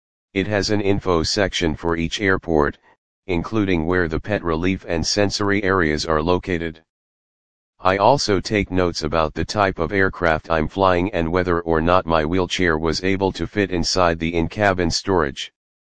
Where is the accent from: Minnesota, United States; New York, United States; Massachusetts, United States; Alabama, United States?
Massachusetts, United States; now in Chicago, United States; I am a Chicago-based actor, singer, dancer, and writer. I am originally from Massachusetts